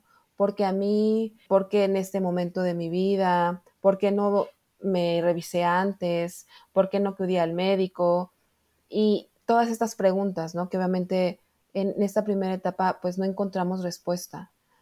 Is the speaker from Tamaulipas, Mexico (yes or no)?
no; Puebla, Mexico; aquí en la ciudad de Puebla, que es de donde yo soy, en México